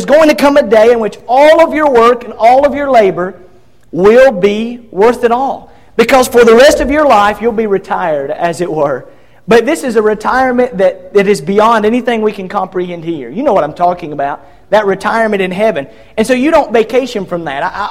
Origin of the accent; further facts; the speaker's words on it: Georgia, United States; I grew up in Northwest Georgia, as many of you know.